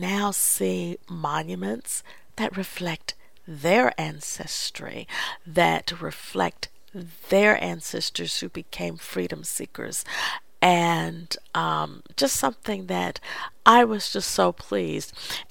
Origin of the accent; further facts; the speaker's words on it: Arkansas, United States; Again, this is my home state. This is Arkansas.